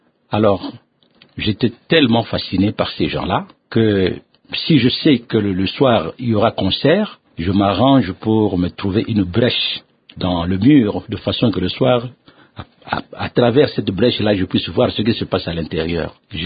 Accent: Kinshasa, DR Congo; J'ai tout fait ici à Kinshasa. J'ai été à l'école ici. J'ai commencé mon école primaire, secondaire. J'ai commencé ma vie professionnelle ici à Kinshasa.

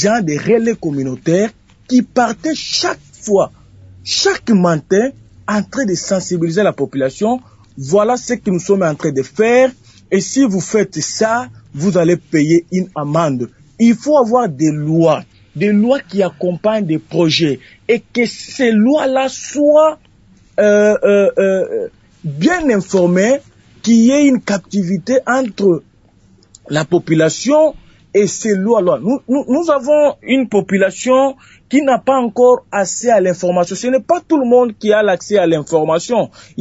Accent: Kindu, Maniema, DR Congo; Il y a un problème chez nous au Congo, partout dans toutes nos villes.

